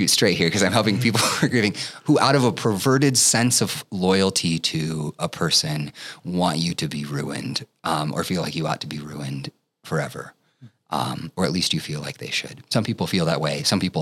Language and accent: English; Nebraska, United States; You know, growing up in Nebraska, it's great to come back to the state